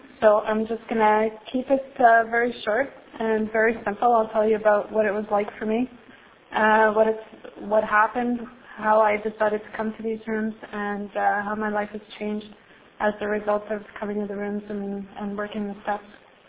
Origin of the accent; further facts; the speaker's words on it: Montreal, Quebec, Canada; And so I grew up in Montreal. My family came here when we were about 6 years old, and my sister and I were twins.